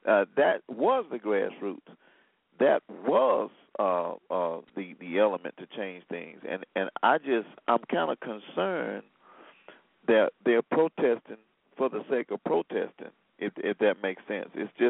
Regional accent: Selma, Alabama, United States; I was remembering in the 60s, I grew up in Selma.

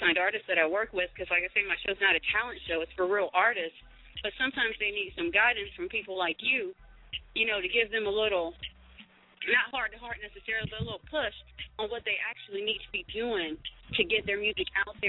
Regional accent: Killeen, Texas, United States; I'm from the Killeen area

